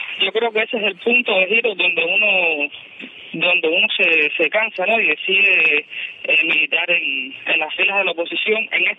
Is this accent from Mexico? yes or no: no; Cuba; como todo cubano, he tenido mis inquietudes sobre determinados temas